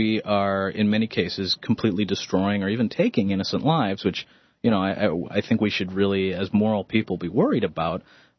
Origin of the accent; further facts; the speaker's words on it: Wisconsin, United States; I'm from Wisconsin.